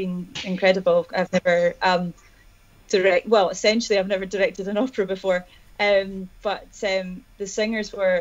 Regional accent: Edinburgh, Scotland, United Kingdom; because I'm from Edinburgh and have used "you can" a few times.

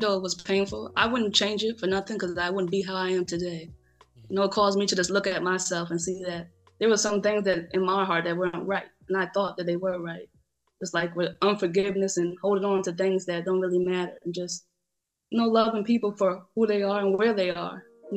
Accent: Schenectady, New York, United States; Schenectady, New York.

